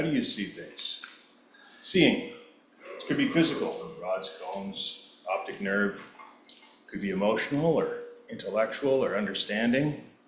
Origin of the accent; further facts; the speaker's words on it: Ontario, Canada; even though I grew up in Waterloo County.